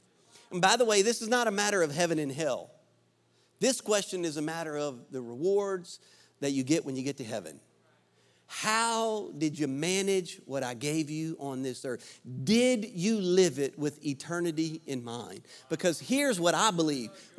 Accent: Louisiana, United States; When we were dating, I'm a Cajun, so I like to eat. I eat stuff out of ditches, okay?

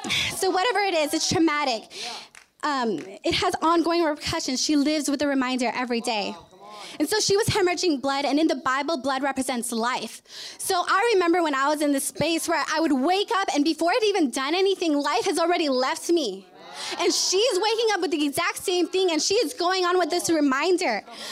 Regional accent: Imperial Beach, California, United States; also born or lived in Hawaii; A little bit about me. I was born in Hawaii, which is why he yelled Moana. And I was raised in Imperial Beach.

